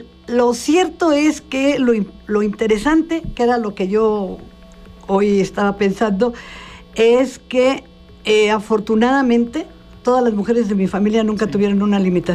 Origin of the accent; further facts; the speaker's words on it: Cuernavaca, Morelos, Mexico; Y nací aquí en Cuernavaca. Soy de Cuernavaca.